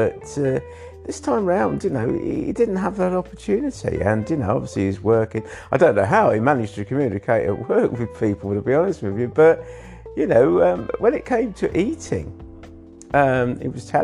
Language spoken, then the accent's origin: English; England, United Kingdom; born there; And I'm saying, look, you know, I was born in England.